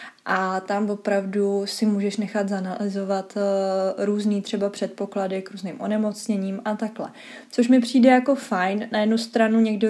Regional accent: Prague, Czechia; Já jsem taky z Karlína.

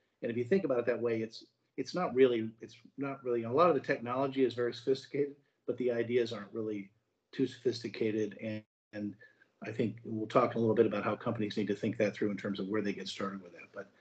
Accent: Youngstown, Ohio, United States; America Makes Institute for Additive Manufacturing in Youngstown, Ohio, which is my hometown

